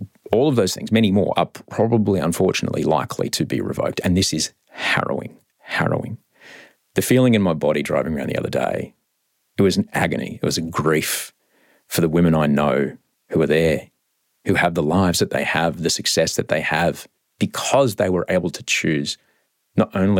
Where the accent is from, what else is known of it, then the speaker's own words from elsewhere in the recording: Australia; also born or lived in United States; I came back to my home country of Australia